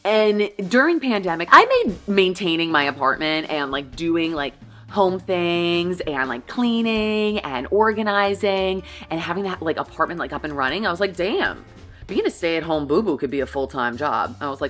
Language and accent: English; New York, United States; So growing up on Long Island, I grew up with a really suburban lifestyle.